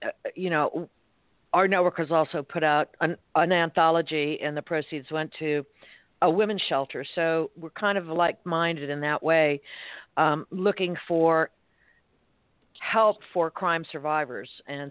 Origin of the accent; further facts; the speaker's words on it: Florida, United States; which is being hosted in my home state. It'll be in St. Pete, Florida.